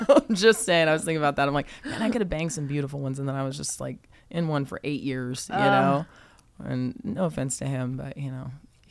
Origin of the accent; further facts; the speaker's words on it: San Antonio, Texas, United States; born there; I was born in Texas, San Antonio, Texas, which I actually just got a house over there too.